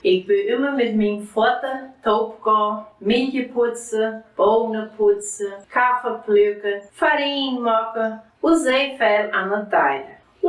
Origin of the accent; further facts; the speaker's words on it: Domingos Martins, Espírito Santo, Brazil; German is a second language; Ich bin in Domingos Martins geboren, in Melgacinho. Ich bin schauderisch.